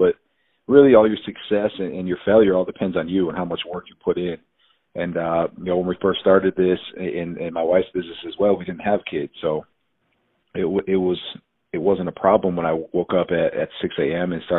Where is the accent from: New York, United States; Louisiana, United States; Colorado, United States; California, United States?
New York, United States; Buffalo; So born and raised in Buffalo, New York, 5 brothers.